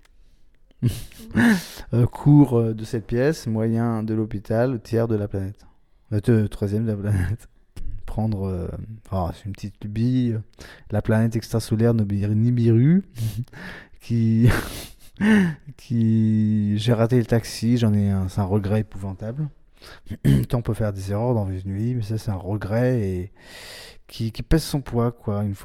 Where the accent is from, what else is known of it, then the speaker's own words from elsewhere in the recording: Montreuil, Île-de-France, France; Je suis parisien, enfin, Montreuil, à l'est.